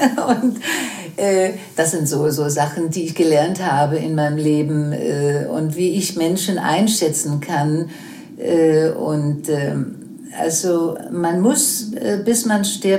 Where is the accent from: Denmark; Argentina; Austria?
Denmark; also born or lived in United States; Naja, das Schlimmste war da, wo ich in Amerika war, nicht? Und wo ich dann zurückkam in meine Heimat Dänemark.